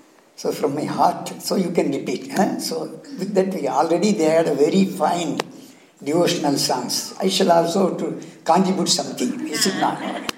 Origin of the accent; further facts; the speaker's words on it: Kumbakonam, Tamil Nadu, India; I am originally from Tamil Nadu, my native. I told our Pujari Maharaj that Kumbakonam.